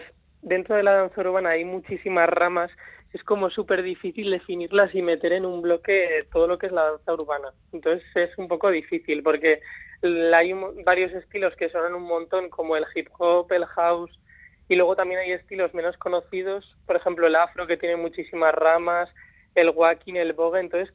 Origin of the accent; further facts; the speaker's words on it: Navarre, Spain; al final somos de Navarra, somos del País Vasco